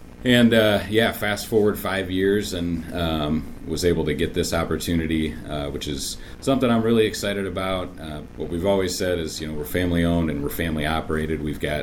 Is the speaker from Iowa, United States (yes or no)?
yes; Cherokee, Iowa, United States; So I grew up in Northwest Iowa in Cherokee, about the same latitude as here, but just a little further west.